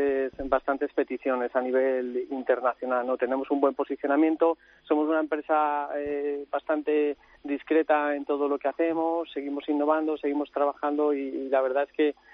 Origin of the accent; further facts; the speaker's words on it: Spain; yo lo digo con orgullo como español